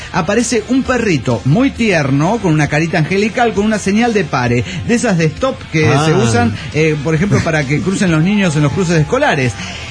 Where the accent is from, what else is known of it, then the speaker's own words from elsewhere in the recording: Cancún, Quintana Roo, Mexico; de Cancún, Quintana Roo.